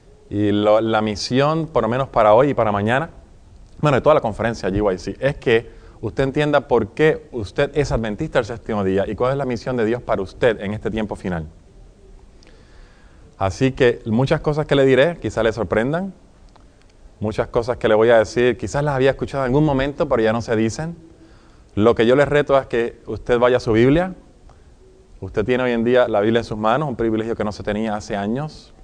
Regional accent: California, United States; de donde yo vengo de California.

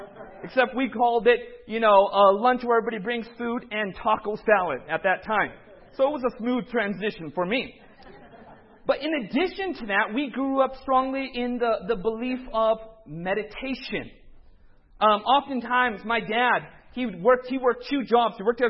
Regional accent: California, United States; just grew up in Southern California. My parents actually immigrated from the northwest side of India. We come from the Punjab state of India.

